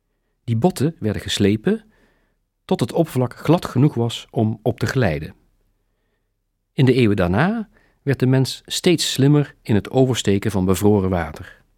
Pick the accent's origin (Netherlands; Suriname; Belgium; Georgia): Netherlands; Dokkum, Friesland; Ik kom uit Dokkum